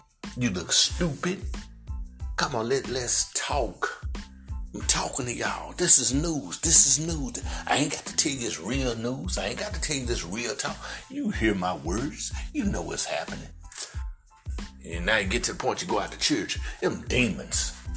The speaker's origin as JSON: {"language": "English", "country": "United States", "said": "and I'm an Ethiopian, also known as a black man from America."}